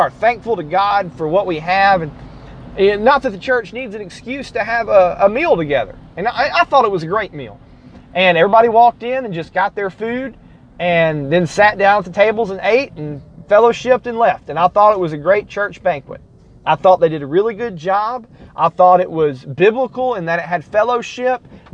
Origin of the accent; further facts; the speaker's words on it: Tennessee, United States; I'm like, number one, I'm in Georgia. I'm from Tennessee. I'm not a Yankee. I'm not rooting for the Federals here. My state was on the other side of the people singing this song.